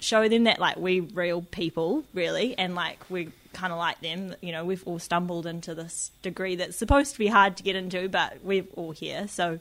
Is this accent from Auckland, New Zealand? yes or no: yes; Auckland, New Zealand; I'm the token non-rural student who's joined the trip. So I'm from Auckland. I haven't really left Auckland. Grew up there.